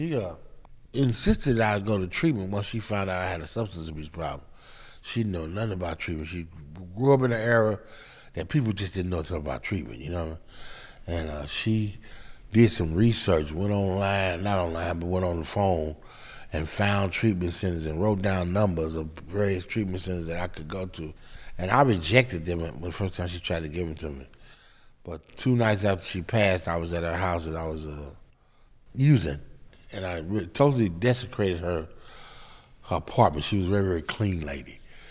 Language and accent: English; St. Louis, Missouri, United States; moved away as an adult; I'm from St. Louis, Missouri originally.